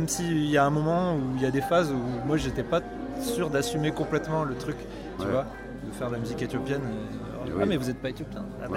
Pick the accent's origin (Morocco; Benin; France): France; on est tous blancs, on est natifs de la France, tous.